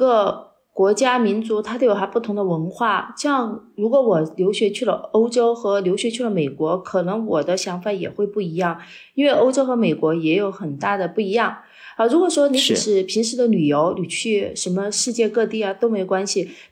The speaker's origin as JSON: {"language": "Chinese", "region": "Chongqing", "country": "China", "tie": "born or raised there", "said": "就回到了重庆，因为重庆是我的家乡，就是我是我父母的独生女儿，再加上重庆又是我的家乡"}